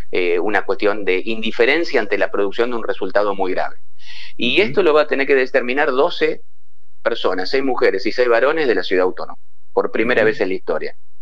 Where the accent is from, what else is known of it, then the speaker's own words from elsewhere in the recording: Buenos Aires, Argentina; Yo soy porteño, me imagino que vos también